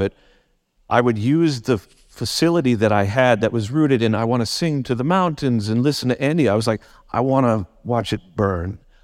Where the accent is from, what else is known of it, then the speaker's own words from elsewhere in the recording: Guildford, South East England, United Kingdom; I'm from Guildford.